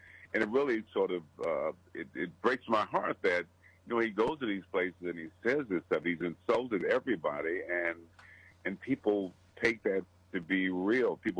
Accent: Michigan, United States; I was in my hometown, Michigan, and I went to places and I saw people watching.

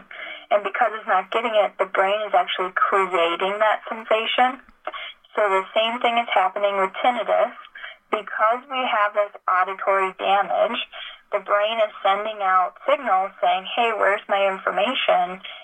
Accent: Minnesota, United States; So I'm from Minnesota, but my significant other is from Wisconsin, so I actually get to do both deer seasons.

